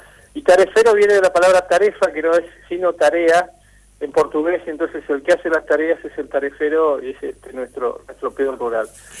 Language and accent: Spanish; Argentina; como buen argentino